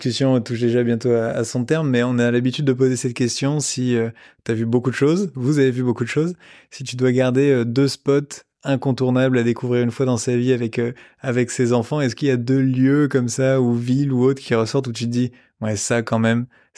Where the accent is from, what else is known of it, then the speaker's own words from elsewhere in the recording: Brittany, France; Tu me fais plaisir, je suis breton, alors ça me parle particulièrement.